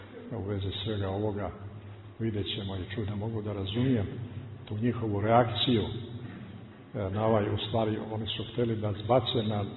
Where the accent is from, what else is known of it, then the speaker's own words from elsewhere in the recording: Montenegro; sad da spadne da ja odavde kao sad Crnogorac, ja tu nešto pokrećem